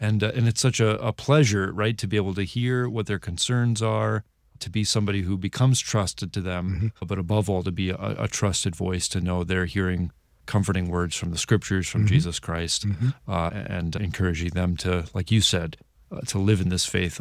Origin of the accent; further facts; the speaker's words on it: Detroit, Michigan, United States; also born or lived in North Dakota; I'm from Metro Detroit originally. So, you know, big Lutheran territory, right. You know, suburbs and city nearby. And we went to North Dakota. I lived in a town of 40 people.